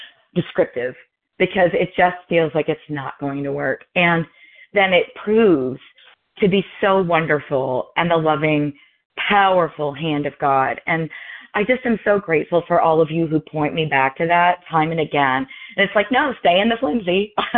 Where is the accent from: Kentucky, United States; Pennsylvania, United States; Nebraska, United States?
Kentucky, United States; Louisville; I'm from Louisville, Kentucky.